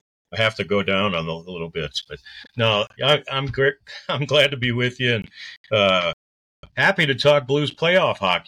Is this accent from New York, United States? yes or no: no; Belleville, Illinois, United States; now in Millstadt, United States; Okay, well, I was born and raised in Belleville. And later in life, after I was married for a while, we moved to the Millstadt, Illinois area, which is a little south of Belleville.